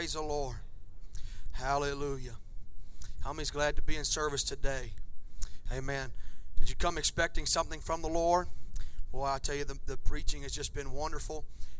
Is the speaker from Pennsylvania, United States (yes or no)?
no; Elkton, Virginia, United States; I'm from Elkton, Virginia.